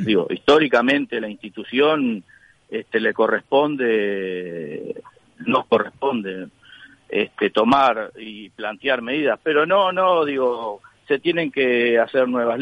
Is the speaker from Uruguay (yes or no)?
yes; Uruguay; así somos los uruguayos, ¿no?